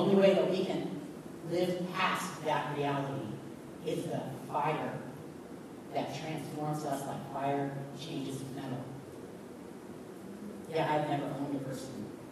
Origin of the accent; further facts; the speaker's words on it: the South, United States; let me tell you, I am born and raised in the South, and my family is Southern, I'm a descendant of Confederate soldiers on both sides of my family.